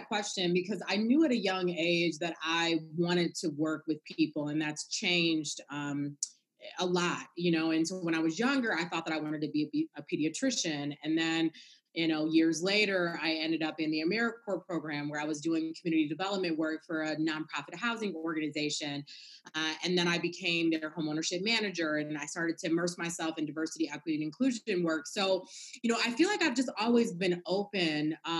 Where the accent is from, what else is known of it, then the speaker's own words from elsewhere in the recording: Kalamazoo, Michigan, United States; I hail you from Kalamazoo, Michigan. Yes, there really is a Kalamazoo.